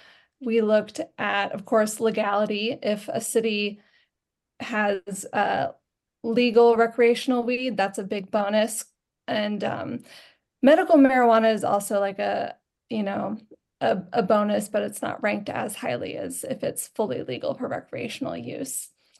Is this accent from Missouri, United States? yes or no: yes; Missouri, United States; I am actually from Missouri, really close to Oklahoma.